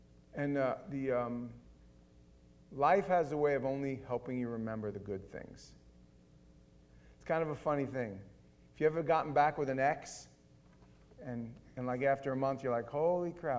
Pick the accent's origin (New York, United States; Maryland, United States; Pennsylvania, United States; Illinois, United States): New York, United States; Queens; also born or lived in Brooklyn; I was born in Brooklyn. My parents moved to Queens, and I grew up in that same house.